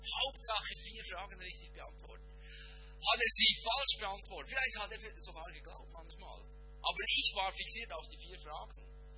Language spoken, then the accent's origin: German; Bern, Switzerland; ich komme aus der Landwirtschaft ursprünglich, im Emmental, ich weiß, wie das funktioniert